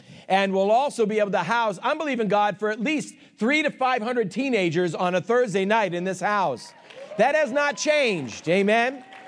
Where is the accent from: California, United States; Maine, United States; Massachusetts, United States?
Massachusetts, United States; Boston; I'm from Boston. I can't say the words.